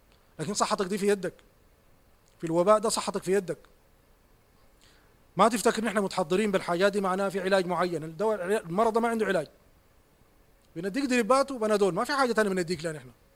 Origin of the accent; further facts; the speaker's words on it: Sudan; نحن كشعب سوداني